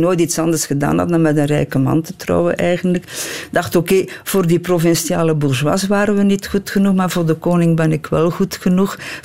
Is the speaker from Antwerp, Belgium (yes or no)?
no; Kortrijk, West Flanders, Belgium; ik kom dus uit het Kortrijkse, uit Hagelbeke bij Kortrijk.